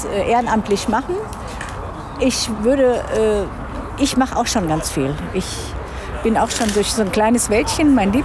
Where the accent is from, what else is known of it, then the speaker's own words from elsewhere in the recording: Bochum, North Rhine-Westphalia, Germany; Ich komme ja aus Bochum, da ist die Ruhr.